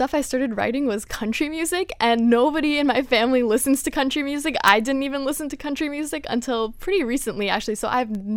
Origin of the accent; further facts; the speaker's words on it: Parkland, Florida, United States; also born or lived in Los Angeles, United States; We moved to Parkland from, I was born in Los Angeles, and we moved here when I was three, so I've pretty much spent my entire life in Parkland